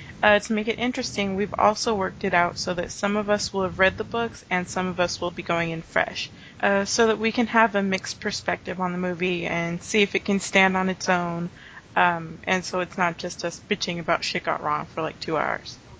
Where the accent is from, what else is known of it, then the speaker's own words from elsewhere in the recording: Ohio, United States; from Ohio.